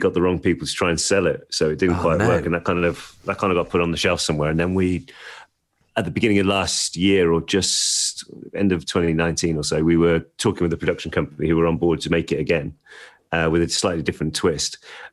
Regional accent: Birmingham, West Midlands, United Kingdom; So I grew up in North Birmingham.

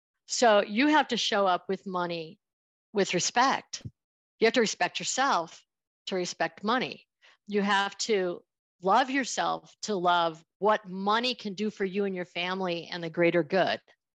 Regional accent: Buffalo, New York, United States; I grew up in the Buffalo area of New York State, and Buffalo straddles the Canadian border and the state of New York.

